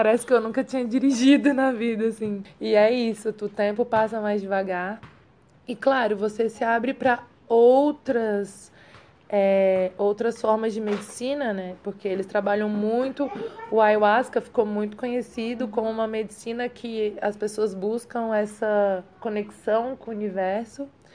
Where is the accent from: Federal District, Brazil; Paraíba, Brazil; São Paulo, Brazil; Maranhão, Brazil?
Federal District, Brazil; Brasília; e eu sou de Brasília